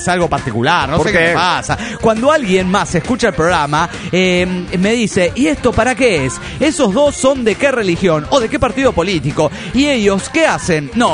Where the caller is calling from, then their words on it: Bogotá, Colombia; de Bogotá, Colombia.